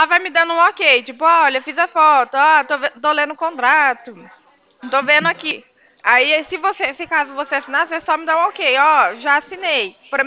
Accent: Paraná, Brazil; O meu 43, eu sou do Paraná.

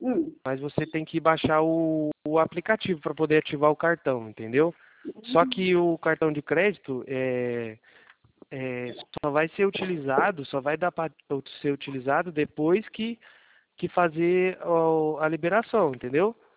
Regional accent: Mogi Guaçu, São Paulo, Brazil; Eu sou aqui de Mogi Guaçu, São Paulo.

